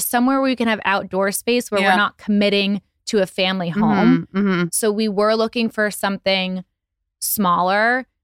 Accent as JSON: {"language": "English", "town": "Hillsborough", "region": "New Jersey", "country": "United States", "tie": "born or raised there", "said": "It's like Hillsborough. It's like in the middle sort of New Jersey. It's so, kind of a little bit north of Princeton."}